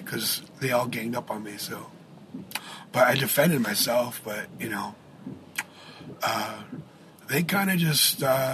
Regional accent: Chicago, Illinois, United States; And then I moved here because my family's here and I grew up here in Chicago, and it's not too hard to find here either.

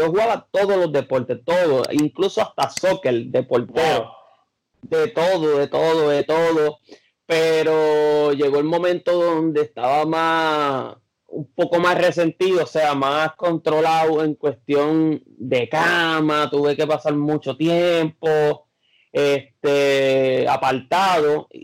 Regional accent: Caguas, Puerto Rico; also born or lived in Gurabo; Bueno, pues yo soy de Caguas, Puerto Rico. También viví un tiempo en Gurabo.

